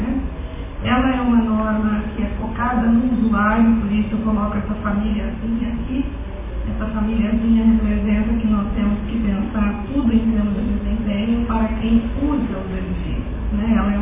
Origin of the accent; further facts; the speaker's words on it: Paraná, Brazil; now in São Paulo, Brazil; Eu sou paranaense de Vasco, mas estou radicada em São Paulo há muitos anos, onde ainda é muito próximo da minha terra natal.